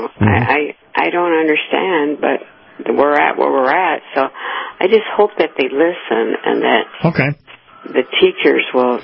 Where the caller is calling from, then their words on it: Ocala, Florida, United States; from Ocala.